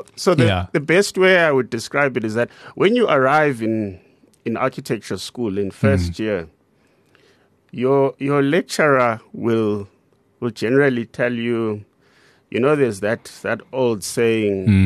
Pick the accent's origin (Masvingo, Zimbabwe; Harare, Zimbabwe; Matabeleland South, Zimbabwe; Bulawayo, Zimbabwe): Bulawayo, Zimbabwe; Yeah, so I grew up in Bulawayo in Zimbabwe.